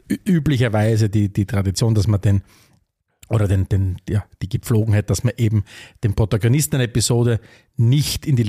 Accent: Styria, Austria; Ich bin ja ein Kind der Oststeiermark, so wie du auch.

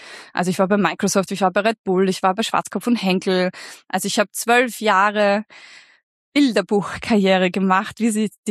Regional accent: Vienna, Austria; Also ich bin tatsächlich wirklich eine echte Wienerin. Findet man gar nicht so oft. Und ich bin in Wien geboren.

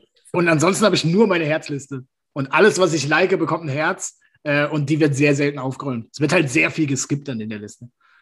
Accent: Baden-Württemberg, Germany; Ich komme aus Baden-Württemberg

